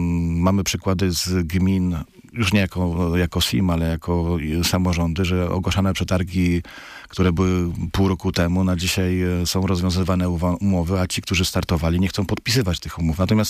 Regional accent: Paczków, Opole Voivodeship, Poland; bo też jestem z Paczkowa

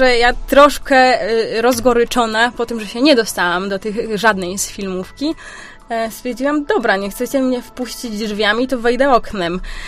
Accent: Zdzieszowice, Opole Voivodeship, Poland; now in Warsaw, Poland; ja teraz studiuję w Warszawie, ale z Opola, czy tam ze Zdzieszowic mojej rodzinnej miejscowości mam dalej do Warszawy, niż bym miała do Pragi tutaj czeskiej, prawda?

